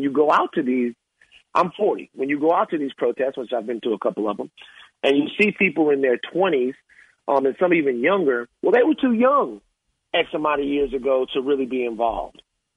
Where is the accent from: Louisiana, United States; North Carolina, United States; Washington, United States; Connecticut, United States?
Louisiana, United States; it's personally hurtful because I'm from South Louisiana, and I was there in New Orleans when we won the Super Bowl.